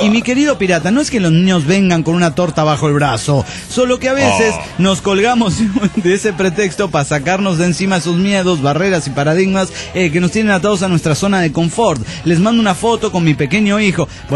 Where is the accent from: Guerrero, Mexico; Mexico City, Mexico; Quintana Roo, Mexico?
Mexico City, Mexico; Hola, ¿cómo están, amigos? … del DF mexicano.